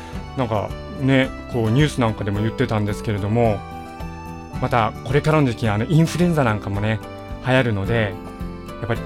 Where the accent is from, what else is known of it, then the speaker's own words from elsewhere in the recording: Fukuoka, Japan; also born or lived in Nagasaki; 長崎県出身の福岡県育ち